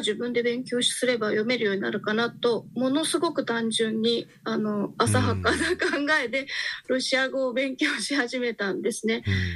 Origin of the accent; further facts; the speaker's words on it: Kitakyushu, Fukuoka, Japan; 私は、ご紹介いただいた通り、北九州で、生まれ育ちまして